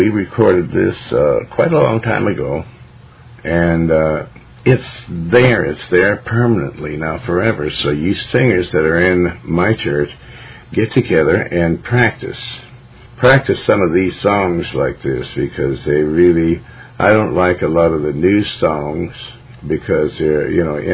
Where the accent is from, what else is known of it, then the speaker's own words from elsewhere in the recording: Montana, United States; We went through Oregon, Washington, and all throughout the different places that I was raised in Montana.